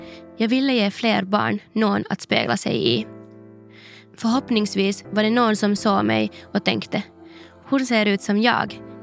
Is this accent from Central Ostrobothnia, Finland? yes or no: no; Kirkkonummi, Uusimaa, Finland; Jag växte upp i Bobäck i Kyrkslätt. En liten by drygt 20 kilometer från Helsingfors. Där fanns mycket barnfamiljer, egnahemshus, radhus, en sporthall, dagis och skolor.